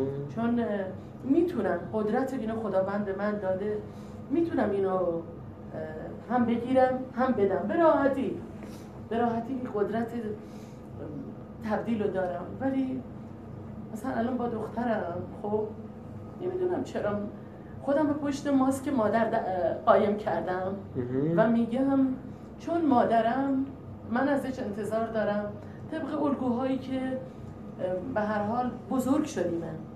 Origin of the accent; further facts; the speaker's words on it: Khuzestan, Iran; من از خوزستان میام، 16 روز اومدم.